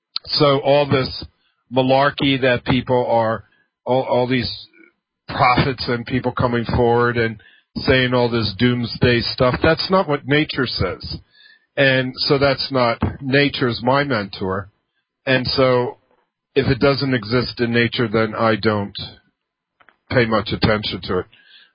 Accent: Philadelphia, Pennsylvania, United States; and I'm from Philadelphia, and I lived in Philadelphia at the time

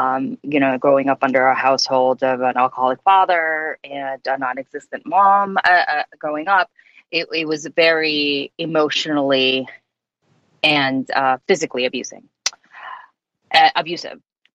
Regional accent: Philippines; growing up in the Philippines and growing up in that culture where, you know, I did say this in the book

